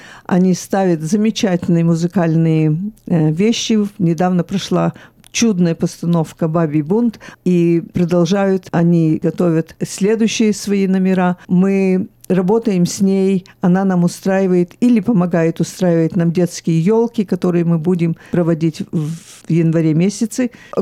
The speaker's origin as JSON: {"language": "Russian", "country": "China", "tie": "born or raised there", "said": "Нет, я родилась в Китае. К сожалению, я могу сказать, что Китай все равно для меня остается родиной, потому что это место, где я провела свои беззаботные лучшие года."}